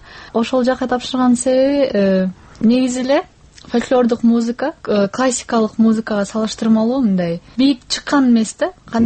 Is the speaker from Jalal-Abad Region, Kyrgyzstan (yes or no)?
no; Kochkor, Naryn Region, Kyrgyzstan; Кичинемден Кочкордо өскөм, негизи Кочкор районундачы.